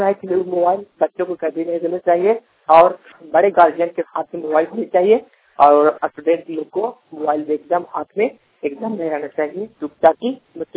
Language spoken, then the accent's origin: Hindi; Chatra, Jharkhand, India; मैं चतरा जिला के निवासी हूँ।